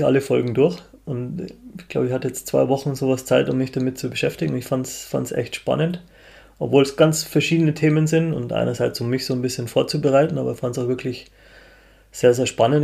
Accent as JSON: {"language": "German", "town": "Munich", "region": "Bavaria", "country": "Germany", "said": "Was mir als Münchner immer schon irgendwo im Kopf geblieben ist"}